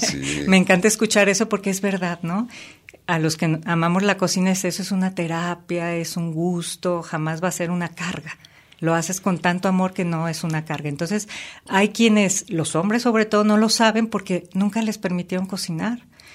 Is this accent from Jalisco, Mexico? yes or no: yes; Guadalajara, Jalisco, Mexico; also born or lived in Sayula / Ciudad Guzmán; yo soy de tres lugares, siempre lo digo. Aunque nací en Guadalajara, yo soy de Sayula, de Ciudad Guzmán y de Guadalajara.